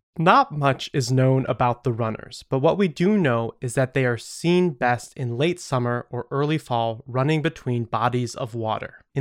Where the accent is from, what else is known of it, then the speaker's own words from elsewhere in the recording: Michigan, United States; I'm from Michigan, a place that has more shoreline by volume than anywhere else in the world.